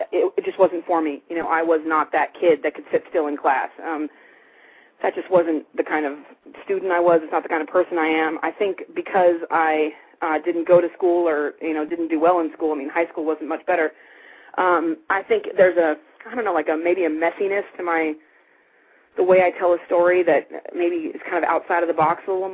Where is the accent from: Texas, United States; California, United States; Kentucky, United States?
California, United States; Pasadena; I love LA. I was born and bred in Pasadena, and I mean, you know, Los Angeles does not have a good reputation in the world.